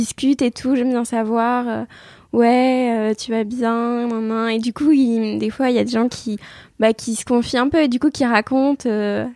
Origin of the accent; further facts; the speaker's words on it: Paris, Île-de-France, France; born there; now in Châtellerault, France; j'ai 18 ans. Je suis née à Paris et actuellement j'habite à Châtellerault.